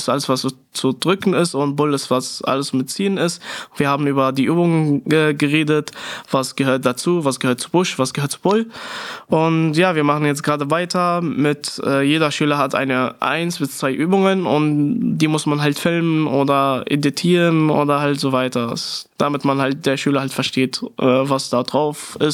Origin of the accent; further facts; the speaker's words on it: Syria; now in Germany; Ist halt so, ich komme ja halt aus Syrien.